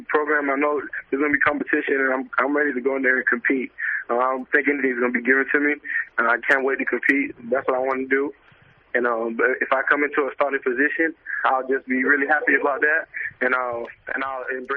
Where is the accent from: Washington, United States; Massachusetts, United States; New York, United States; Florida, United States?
Florida, United States; North Miami Beach; North Miami Beach.